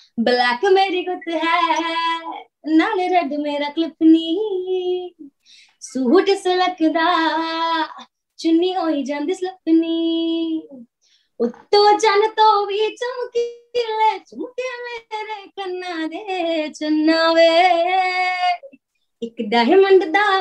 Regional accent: Jalandhar, Punjab, India; मेरे शहर जलंधर में एक संगीत सम्मेलन होता है

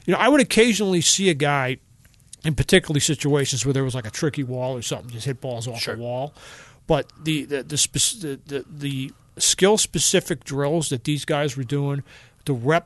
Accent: New York, United States; I grew up on Long Island, as if the accent wasn't a dead giveaway.

